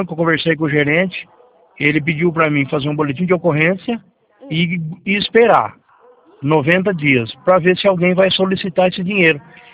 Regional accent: Ourinhos, São Paulo, Brazil; now in Salto Grande, Brazil; como eu sou de Ourinhos, eu pedi transferência para Ourinhos, né?

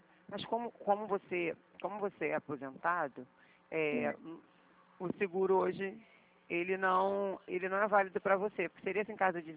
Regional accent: Rio de Janeiro, Brazil; Não, eu sou do Rio.

